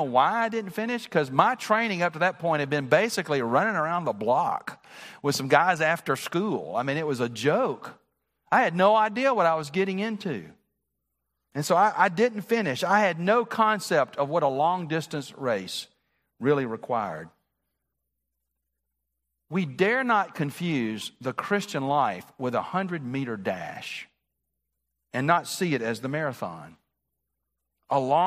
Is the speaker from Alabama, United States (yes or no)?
yes; Birmingham, Alabama, United States; I've told this story before, but it was growing up in Birmingham.